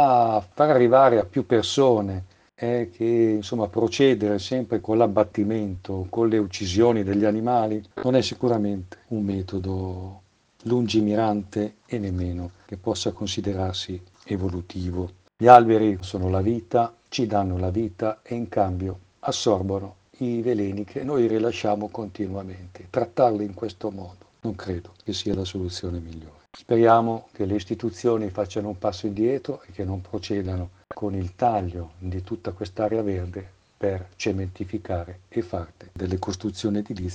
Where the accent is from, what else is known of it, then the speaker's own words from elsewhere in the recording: Pavia, Lombardy, Italy; Io sono nato e cresciuto a Pavia da sempre